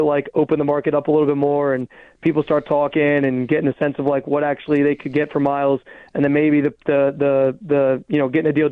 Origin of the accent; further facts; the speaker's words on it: Rochester, New York, United States; So I'm actually from Rochester.